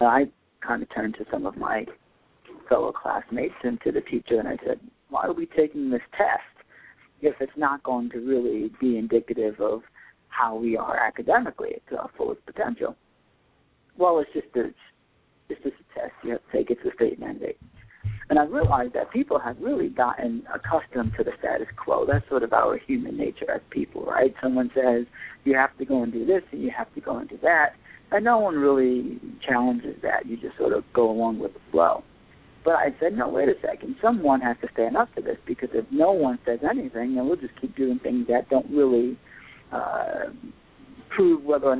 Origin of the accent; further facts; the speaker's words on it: Bronx, New York, United States; also born or lived in Orange County, New York; I was born and raised in the Bronx for about the first 12 years of my life. And at about 12, we moved to Orange County, New York. I grew up in the Bronx.